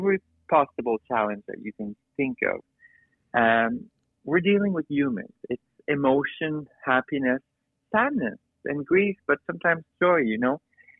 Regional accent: Sherbrooke, Quebec, Canada; So I guess, as you could tell, I'm a born and raised in Sherbrooke.

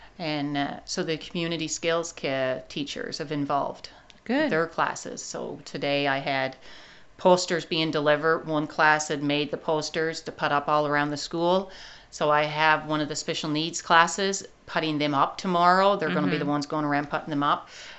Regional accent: Quebec, Canada; because I'm from the North Shore, Lower North Shore.

